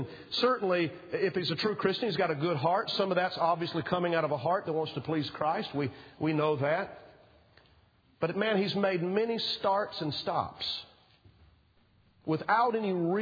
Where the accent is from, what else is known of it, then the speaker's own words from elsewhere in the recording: the South, United States; the phrases and the little sayings I was raised with in the South